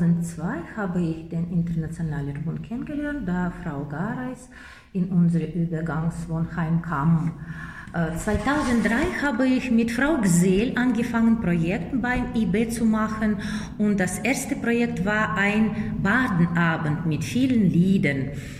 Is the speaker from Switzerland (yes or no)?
no; Kazakhstan; now in Freudenstadt, Germany; ich komme aus Kasachstan und seit 2002 wohne ich in Deutschland. Und zwar in Freudenstadt.